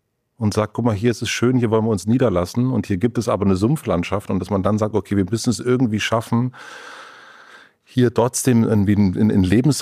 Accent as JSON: {"language": "German", "region": "Berlin", "country": "Germany", "said": "Jetzt komme ich ja aus Berlin, aus Prenzlauer Berg"}